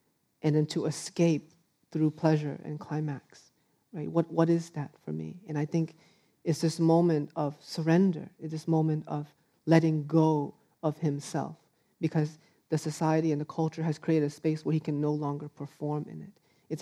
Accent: United States; as I grew up in America, I started to see these white men

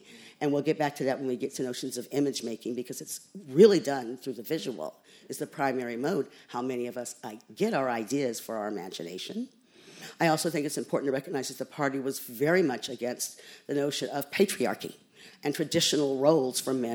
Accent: Tacoma, Washington, United States; Growing up in Tacoma, Washington, I wasn't the kind of person that ever was exposed to a single solitary bit of information about Black writers.

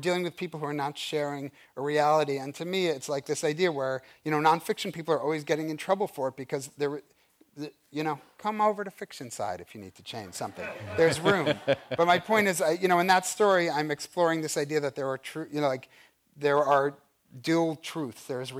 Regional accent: New York, United States; also born or lived in Boston; people say to me, where are you from? I say New York.

